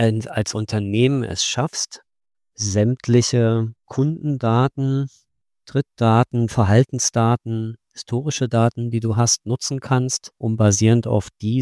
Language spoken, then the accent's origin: German; Berlin, Germany; born there; Ich bin Sales Director bei Dynamic Yield, bin gebürtiger Berliner